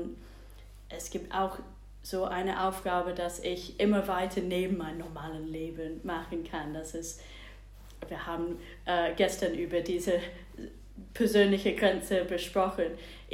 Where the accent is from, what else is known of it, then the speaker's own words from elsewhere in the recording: England, United Kingdom; now in Steinfurt, Germany; ich komme aus England, komischerweise, und wohne seit 4 Jahren in Steinfurt, glaube ich.